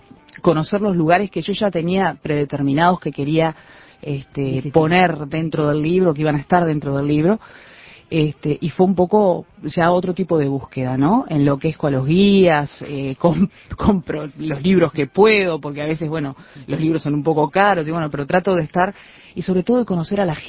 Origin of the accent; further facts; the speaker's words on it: Uruguay; soy uruguaya